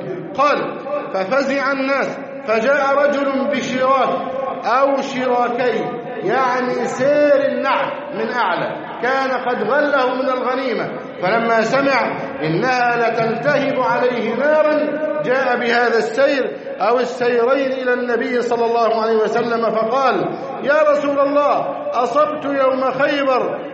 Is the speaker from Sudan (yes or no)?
no; Egypt; بلدنا مصر